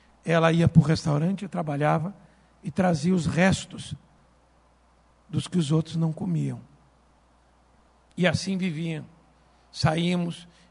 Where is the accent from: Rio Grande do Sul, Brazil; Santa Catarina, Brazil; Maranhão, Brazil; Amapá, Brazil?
Rio Grande do Sul, Brazil; Pelotas; Nasci em Pelotas, no Rio Grande do Sul, ali vivi minha infância.